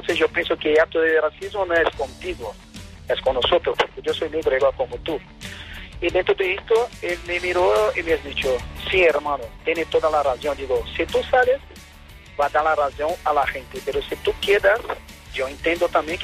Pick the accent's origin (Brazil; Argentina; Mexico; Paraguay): Brazil; Spanish is a second language; now in Spain; yo soy sudamericano, soy brasileño, soy negro, estoy en España trabajando